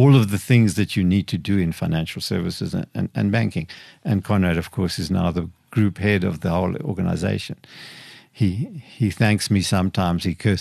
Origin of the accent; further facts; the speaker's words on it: Okahandja, Otjozondjupa, Namibia; because Okahanya is being bypassed at the moment, and my hometown really needs to do better and needs to really establish a destination where people don't just pass Okahanya but come there to come and enjoy the sort of attributes that setting has.